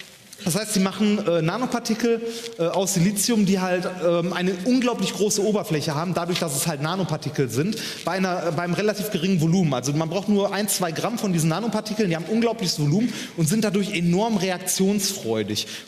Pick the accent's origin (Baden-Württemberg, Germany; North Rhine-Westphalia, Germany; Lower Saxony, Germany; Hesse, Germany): North Rhine-Westphalia, Germany; wir kommen aus dem Ruhrgebiet.